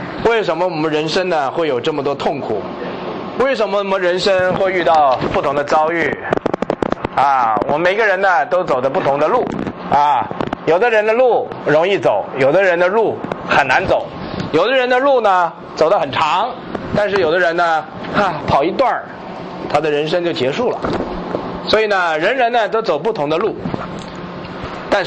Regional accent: China; 你是什么人？那我是中国人啦。

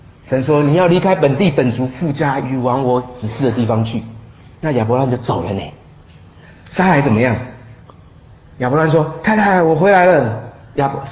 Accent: southern China, China; 我是南方人啊，那么多饭我也吃不下去了

